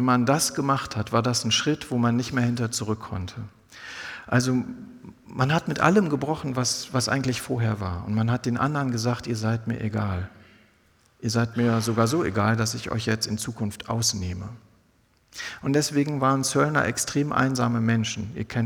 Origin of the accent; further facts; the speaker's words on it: North Rhine-Westphalia, Germany; Ja, ich bin im Ruhrgebiet groß geworden, da war das also eher eine Seltenheit.